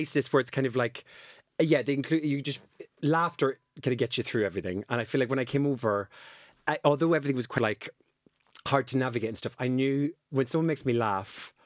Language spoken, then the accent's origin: English; Ireland; Well, it's because I'm Irish